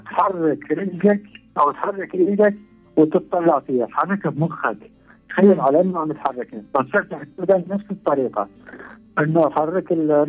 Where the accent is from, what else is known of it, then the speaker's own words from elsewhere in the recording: Syria; أنا حتى في عندنا في سوريا اسمه جابي بالنقل الداخلي